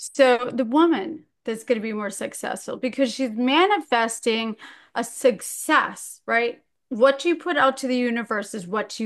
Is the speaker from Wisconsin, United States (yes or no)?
yes; Milwaukee, Wisconsin, United States; from Milwaukee, Wisconsin.